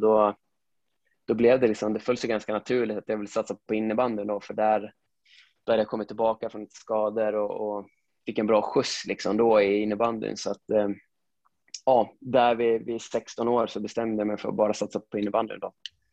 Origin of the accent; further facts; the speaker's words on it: Sundsvall, Västernorrland County, Sweden; Jag är född och uppvuxen i Sundsvall. Jag är ju från Granlo. Det är en liten förort utanför Sundsvall med min familj och 2 äldre bröder.